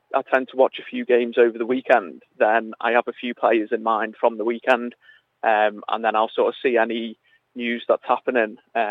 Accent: North West England, United Kingdom; Yeah. I grew up on the Wirral.

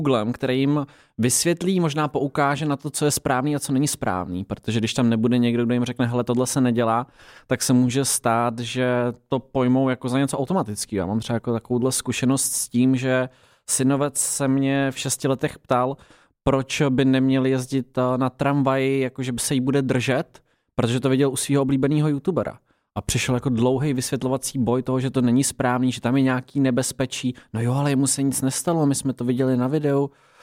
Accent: Třebechovice pod Orebem, Hradec Králové Region, Czechia; protože já jsem z Třebechovic pod Orbem, což je 20 kilometrů od Hradce

